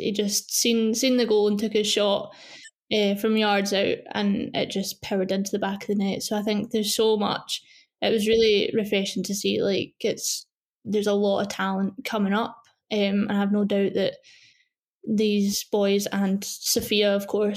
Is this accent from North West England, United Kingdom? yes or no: no; Scotland, United Kingdom; I think being a Scot, and they're going to represent Scotland really well over there.